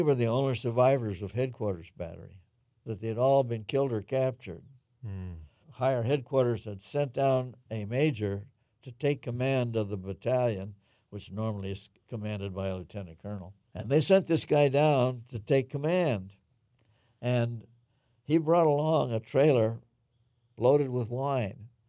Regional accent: California, United States; I'd growing up in the Bay Area, when I wanted to go to the snow, we waited a nice sunny day and we went up to Long Barn or some other snow resort.

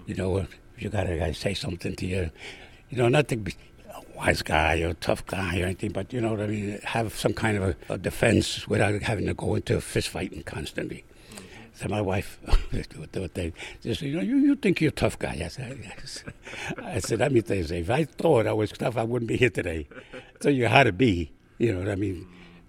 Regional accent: Brooklyn, New York, United States; Like I said, growing up in Brooklyn, you're exposed to all this kind of stuff.

